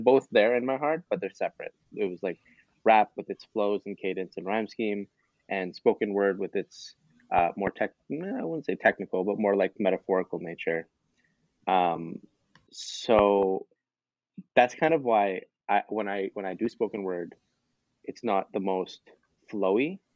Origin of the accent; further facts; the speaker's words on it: Pakistan; I'm Pakistani. My parents are from Pakistan. So I was one of those immigrant children